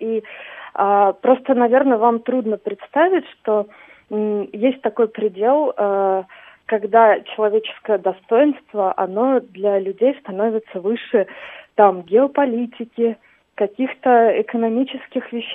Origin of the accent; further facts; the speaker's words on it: Vitebsk, Vitebsk Region, Belarus; я абсолютно пророссийский человек. Я из Витебска.